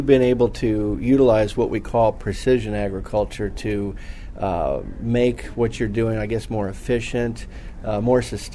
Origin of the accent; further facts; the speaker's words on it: Florida, United States; So I'm from Florida here in the United States. Certainly we knew a lot about sugarcane there.